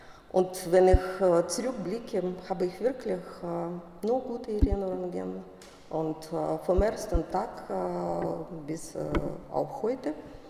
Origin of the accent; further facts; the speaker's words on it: Saint Petersburg, Russia; German is a second language; Und ich komme aus der Stadt, wo deutsche Präsenz nicht zu besehen war, aus St. Petersburg.